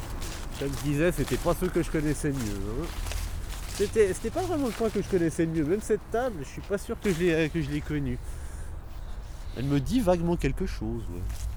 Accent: Vaud, Switzerland; Je suis né au CHUV, mais j'ai grandi au Biondes, ouais. C'est vraiment... Les 8 premières années de ma vie, je les ai passées ici.

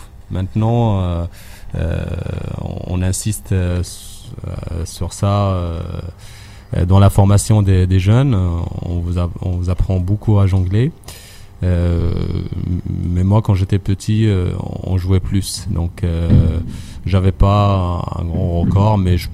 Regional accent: Meknes, Fès-Meknès, Morocco; Moi, j'ai grandi à Meknès, je suis né là-bas.

